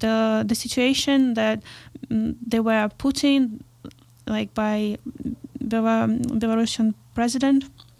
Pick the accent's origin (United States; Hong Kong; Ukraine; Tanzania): Ukraine; from Ukraine. I also wanted to ask you something.